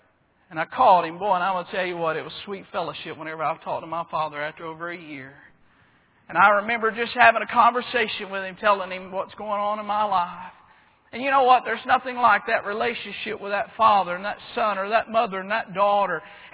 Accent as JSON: {"language": "English", "region": "Alabama", "country": "United States", "said": "Now, I'm originally from Alabama."}